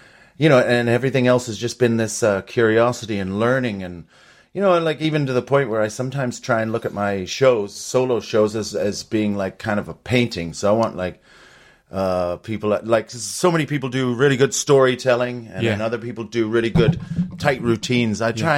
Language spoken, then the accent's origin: English; Canada; Yeah, just a cultural wasteland, of course. Probably idyllic.